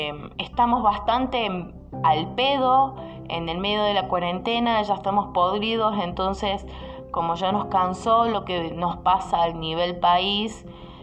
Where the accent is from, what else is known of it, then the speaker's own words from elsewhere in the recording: Argentina; no nos compete a nosotros como país, como argentinos.